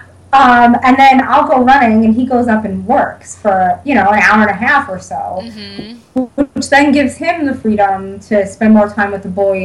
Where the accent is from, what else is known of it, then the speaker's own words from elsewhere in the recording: Staten Island, New York, United States; I am from Staten Island, New York, which is where I was born and raised and spent all of my childhood here.